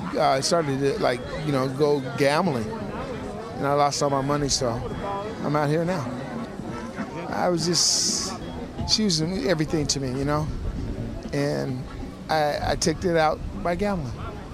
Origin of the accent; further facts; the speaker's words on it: Ventura, California, United States; born there; moved away; I was born in Ventura, but I came down here about 15 years ago and lived here ever since.